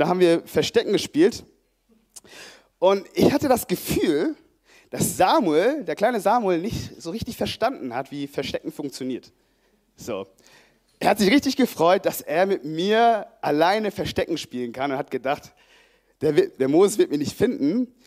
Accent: Oberhausen, North Rhine-Westphalia, Germany; zum Beispiel in Oberhausen, also der Ort, wo ich herkomme

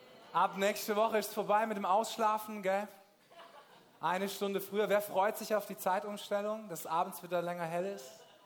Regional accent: Karlsruhe, Baden-Württemberg, Germany; Also wie gesagt, ich komme aus Karlsruhe, ich bin verheiratet, ich habe 3 Kinder.

